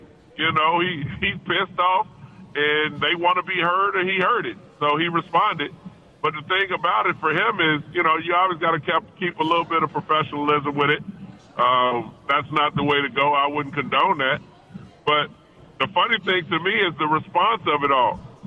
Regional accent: Chicago, Illinois, United States; I grew up in Chicago, and I watched the Bears play

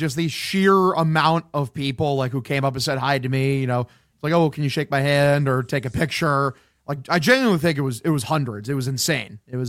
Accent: Iowa, United States; I'm from Iowa. I'm from Iowa. I grew up in the United State of Iowa, and I'm a Red Sox.

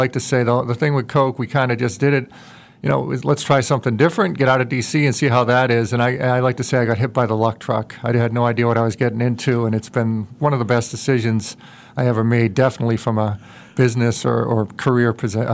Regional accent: Worcester, Massachusetts, United States; I'm originally from Worcester, Massachusetts, Central Mass, a wonderful small city, working class town, and I grew up there, went to high school, public schools my whole life

